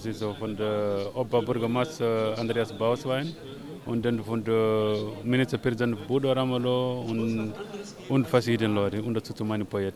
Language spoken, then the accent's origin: German; Mauritania; German is a second language; now in Germany; Ich komme aus Mauretanien.